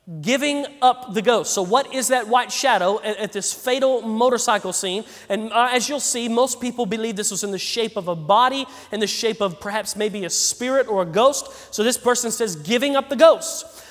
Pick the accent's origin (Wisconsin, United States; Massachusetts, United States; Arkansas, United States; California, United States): Arkansas, United States; in my home state of Arkansas last year